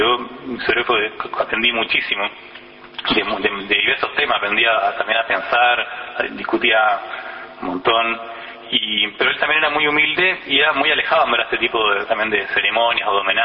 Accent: Chile; yo soy chileno

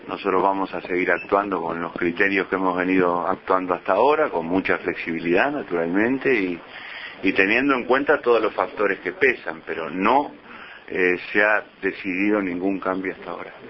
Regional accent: Uruguay; A mí me alegra como uruguayo

